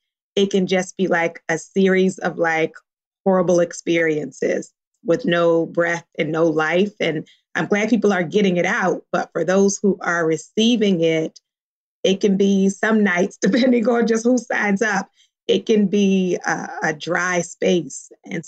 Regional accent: Baltimore, Maryland, United States; I grew up in Baltimore. In Baltimore, we didn't eat avocado.

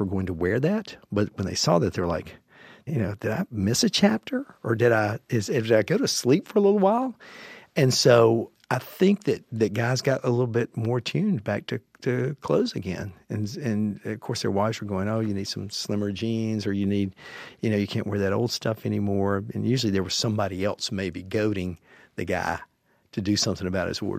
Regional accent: Mississippi, United States; I was a guy from Mississippi with not a lot of shekels, but I liked nice stuff.

